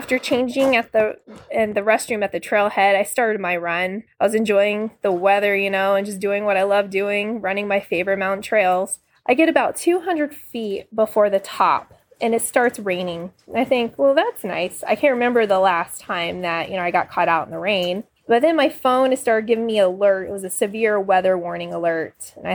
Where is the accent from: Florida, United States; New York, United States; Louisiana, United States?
Florida, United States; I'm originally from Florida, and I enjoy rainy, stormy days.